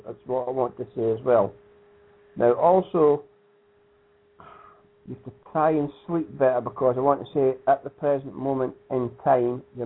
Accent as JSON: {"language": "English", "region": "Scotland", "country": "United Kingdom", "accent": "Scottish", "said": "No, it's my Scottish accent."}